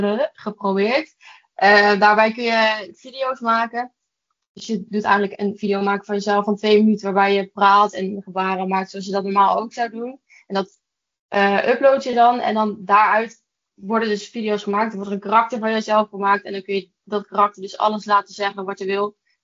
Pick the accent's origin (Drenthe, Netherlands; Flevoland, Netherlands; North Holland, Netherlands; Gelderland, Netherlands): Gelderland, Netherlands; Kesteren; Ik kom uit Kesteren